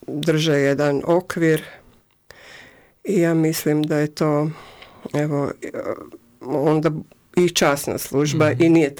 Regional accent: Đakovo, Osijek-Baranja County, Croatia; ja dolazim iz Slavonije, u Đakovu sam išla u osnovnu i srednju školu, dakle to je biskupijski grad

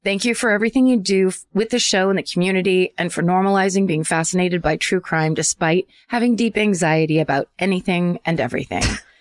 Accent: Petaluma, California, United States; I'm from Petaluma.

